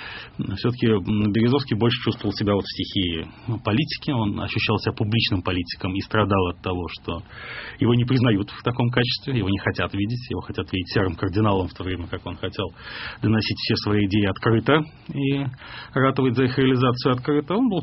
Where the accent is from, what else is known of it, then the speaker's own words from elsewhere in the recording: Moscow, Russia; born there; Нет, я родился в Москве, в самой обычной семье.